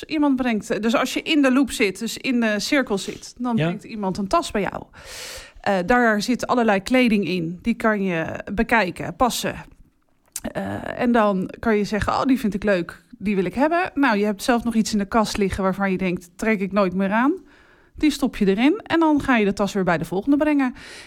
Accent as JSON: {"language": "Dutch", "town": "Gouda", "region": "South Holland", "country": "Netherlands", "lives_now": "Katwijk, Netherlands", "said": "ik kom uit Gouda."}